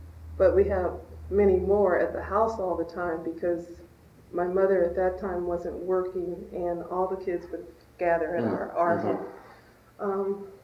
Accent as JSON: {"language": "English", "town": "Los Angeles", "region": "California", "country": "United States", "tie": "born or raised there", "said": "I grew up in Los Angeles."}